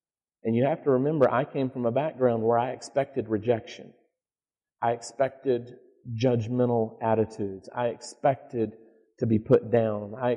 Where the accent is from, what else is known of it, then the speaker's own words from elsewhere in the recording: North Carolina, United States; Now, you have to remember, I'm from North Carolina, and there's two primary sports teams in college sports in North Carolina.